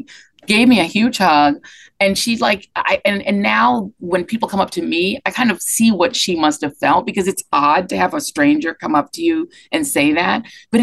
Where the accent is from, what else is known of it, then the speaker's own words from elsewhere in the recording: the West, United States; I'm from the West. Most of the people who do this are from New York and DC. You know, I'm from a part of the country people don't really talk about, you know, the out West